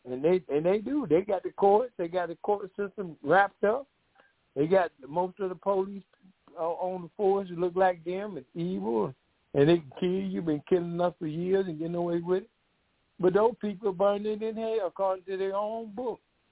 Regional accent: Decatur, Georgia, United States; I'm one of the co-host worker here. I'm from Decatur, Georgia.

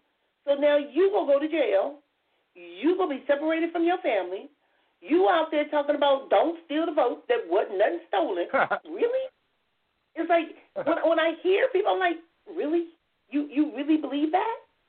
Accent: Compton, California, United States; Just because I grew up in Compton don't mean I'm ghetto.

